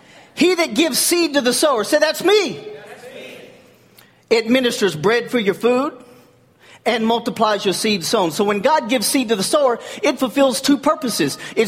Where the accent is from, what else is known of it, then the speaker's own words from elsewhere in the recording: Texas, United States; born there; accent: Texan; My Texas comes out in me when I get excited. And I'm not apologizing. I was born in Texas.